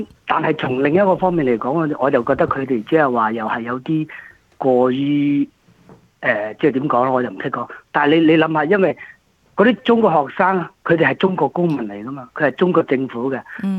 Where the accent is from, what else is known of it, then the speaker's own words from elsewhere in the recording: Australia; 即係等於我哋澳洲人係嘛？